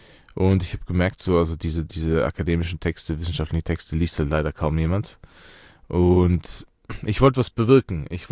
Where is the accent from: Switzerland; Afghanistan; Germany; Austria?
Afghanistan; first language Dari; German is a second language; Erste, das ist meine Muttersprache, die ich damals schon eigentlich fließend beherrscht habe. Ich kann auch Pashto, aber meine Muttersprache ist Dari. Und ja, es ist das halt auch Lingua Franca in Afghanistan, sag ich mal.